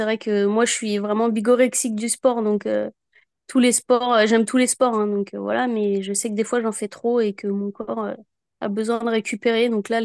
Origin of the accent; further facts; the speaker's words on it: Bourgogne-Franche-Comté, France; moi, je suis de Saône-et-Loire.